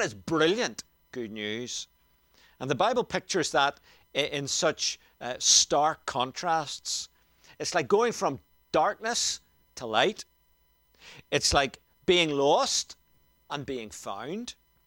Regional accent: Lisburn, Northern Ireland, United Kingdom; born there; now in Belfast, United Kingdom; My passport said I was born in Lisburn. I never lived there. My parents now live in Scotland.

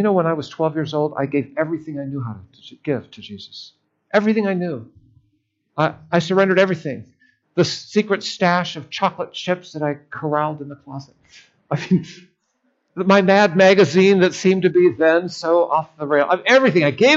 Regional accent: Seattle, Washington, United States; now in Indiana, United States; I have a heart for Alaska because I grew up in Seattle.

